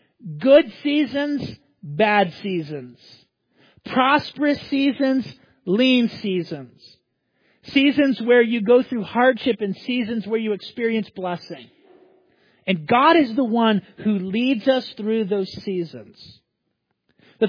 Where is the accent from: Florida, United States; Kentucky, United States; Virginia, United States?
Florida, United States; also born or lived in Ghana; now in Maryland, United States; You know, in Maryland, we actually have four seasons. When I grew up in Florida, we didn't have four seasons.